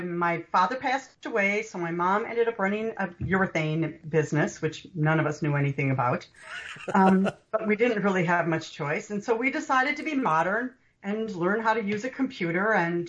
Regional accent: Wisconsin, United States; For sure. And I'm from Wisconsin. We're pretty cheap.

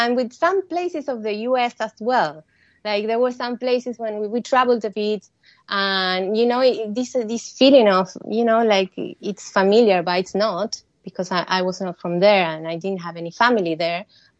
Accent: Salta, Argentina; English is a second language; moved away as an adult; also born or lived in Buenos Aires; I grew up in Salta. I moved to Buenos Aires, which is quite far. It's, I think, 900 miles, like 2 hours by plane, right? It's very far away.

